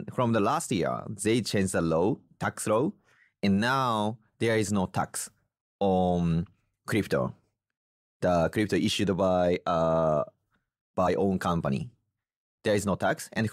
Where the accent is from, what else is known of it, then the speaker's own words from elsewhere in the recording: Japan; Yeah, I grew up in Japan. So I'm a typical Japanese.